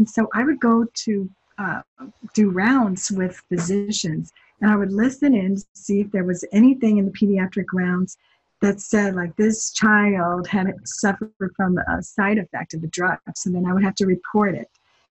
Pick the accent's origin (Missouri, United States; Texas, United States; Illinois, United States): Missouri, United States; St. Louis; And she knew that I was from St. Louis, and Washington University was one of the five sites. So I was home for a visit in the summer